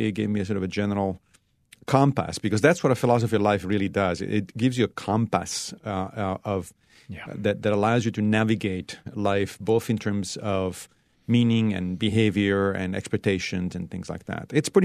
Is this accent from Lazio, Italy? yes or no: yes; Rome, Lazio, Italy; moved away as an adult; now in United States; I grew up in Rome, and I lived there for 26 years before moving to the United States.